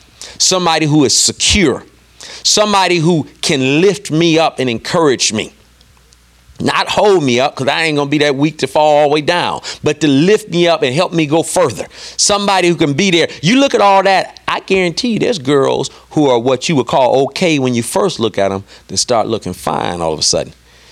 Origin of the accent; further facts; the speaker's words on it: Detroit, Michigan, United States; now in West Palm Beach, United States; I grew up in Detroit. 2.5 million black people to choose from.